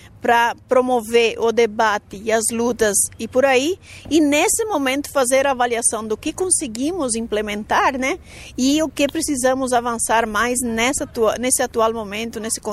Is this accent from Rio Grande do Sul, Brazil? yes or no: yes; Aratiba, Rio Grande do Sul, Brazil; born there; now in Santa Catarina, Brazil; Eu nasci numa cidadezinha chamada Aratiba, no Rio Grande do Sul, e hoje eu vivo em Santa Catarina. Uma família pobre, com uma cultura extremamente patriarcal e machista.